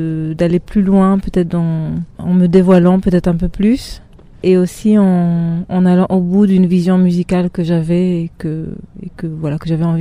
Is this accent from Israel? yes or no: yes; Israel; first language Hebrew; French is a second language; moved away; L'hébreu, c'était mon langage, on va dire, de tous les jours, parce que j'ai grandi en Israël.